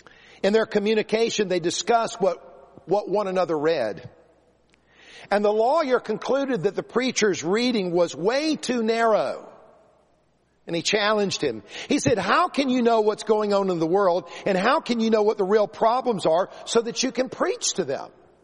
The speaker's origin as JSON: {"language": "English", "region": "South Carolina", "country": "United States", "tie": "born or raised there", "said": "I remember when I was in the fifth grade growing up in South Carolina, we used to have a copy of the Ten Commandments on the wall of the room."}